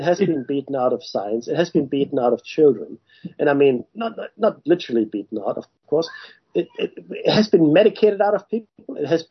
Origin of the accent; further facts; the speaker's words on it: Germany; And I grew up in Germany.